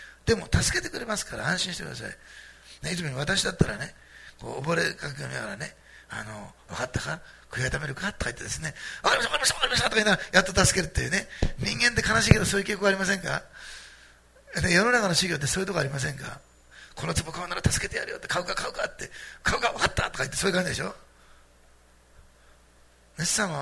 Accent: Osaka, Japan; で、私大阪なんですけど

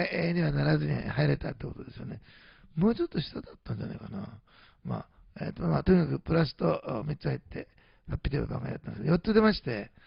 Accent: Osaka, Japan; 私の実家である大阪と妻の実家である岐阜の方に向かってですね行っております

